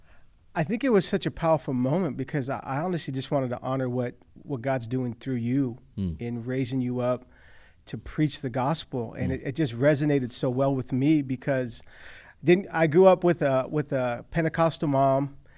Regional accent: California, United States; Yes. Yeah, West Coast kid all

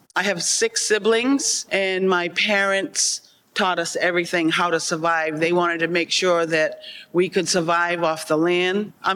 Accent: Mashpee, Massachusetts, United States; But being a child growing up in Mashpee, it was like every month there's something new to harvest outside

